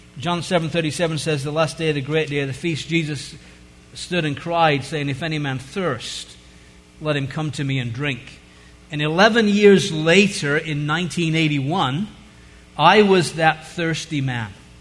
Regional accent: England, United Kingdom; now in United States; I'm an Englishman, even though I live here

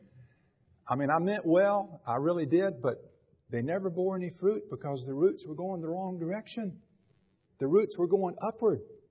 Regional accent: Raleigh, North Carolina, United States; It's like, I grew up in Raleigh. I don't know anything about plants, strawberry plants.

